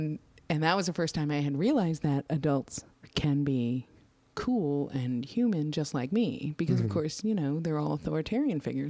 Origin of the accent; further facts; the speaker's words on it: New York, United States; I am also a New Yorker, a native New Yorker.